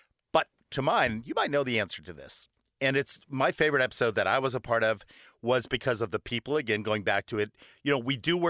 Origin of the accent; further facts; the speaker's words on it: Wisconsin, United States; You know, born and raised in Wisconsin.